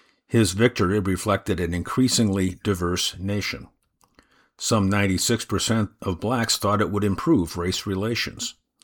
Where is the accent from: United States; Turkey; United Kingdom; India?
United Kingdom; Not boasting, just stating facts. Remember, we're British.